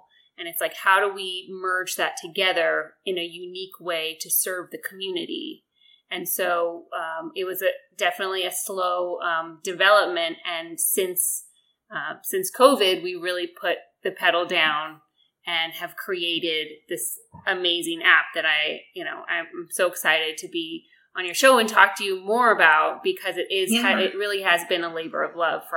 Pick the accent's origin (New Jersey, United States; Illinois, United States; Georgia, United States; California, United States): California, United States; Los Angeles; You know, I grew up in the Valley in Los Angeles.